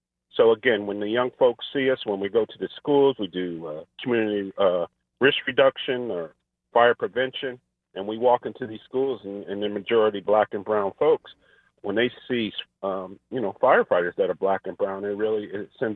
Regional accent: New Haven, Connecticut, United States; thinking about where I grew up, and I grew up in New Haven, Connecticut, and the firehouse that I was assigned to, it's exactly where I grew up.

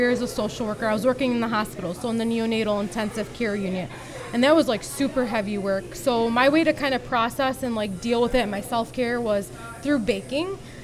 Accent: United States; And as an American Muslim, I didn't know how to react and I didn't know how to respond

